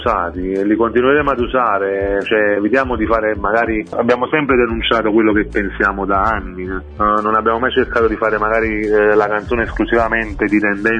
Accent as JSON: {"language": "Italian", "town": "Salerno", "region": "Campania", "country": "Italy", "said": "io vengo da una famiglia antica salernitana"}